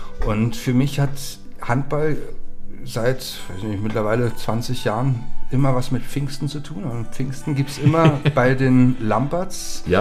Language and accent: German; Bavaria, Germany; Bei uns in Bayern ist es leider noch so, dass es sehr, sehr vernachlässigt wird.